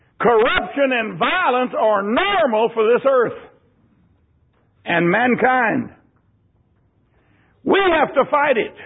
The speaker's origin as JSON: {"language": "English", "region": "Texas", "country": "United States", "tie": "born there"}